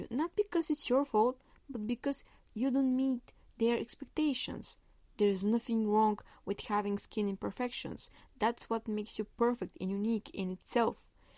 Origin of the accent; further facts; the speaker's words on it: Bulgaria; English is a second language; and I'm from Bulgaria.